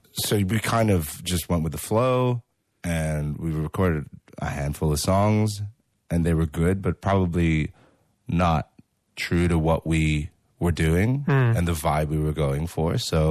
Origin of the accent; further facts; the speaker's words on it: Australia; Mate, we're all Australian.